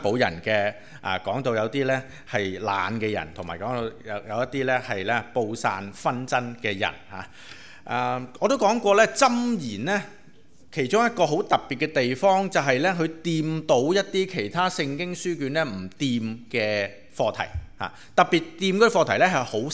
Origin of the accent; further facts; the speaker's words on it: China; 就会联想到我哋中国人有句说话叫做猪乸戴耳环